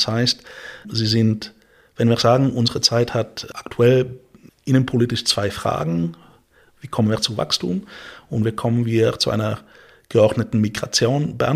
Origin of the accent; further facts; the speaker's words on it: Bulgaria; German is a second language; Wenn ich an meine Jugend zurückdenke in Bulgarien, in den Ruinen des Postsozialismus